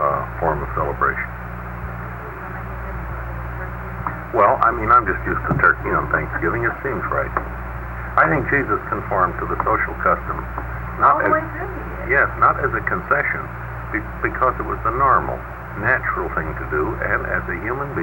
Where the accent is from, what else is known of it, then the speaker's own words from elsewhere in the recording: United States; the 4th of July as an American.